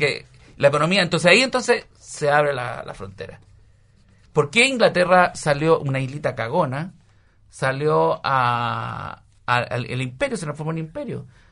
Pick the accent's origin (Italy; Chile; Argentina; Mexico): Chile; Somos más chilenos, o sea que la gente quiere tener, los chilenos queremos nacer y crecer en Chile porque hay más oportunidades.